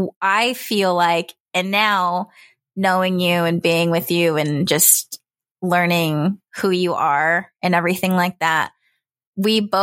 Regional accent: Stockton, California, United States; So as far as like growing up in Stockton, we were originally supposed to go to the same high school.

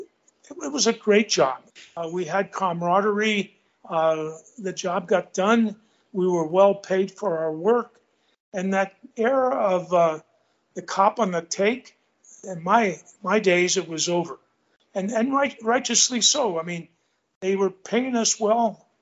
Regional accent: San Francisco, California, United States; And having been born and raised there, and I grew up in San Francisco, I went to high school. San Francisco, played sports in the city.

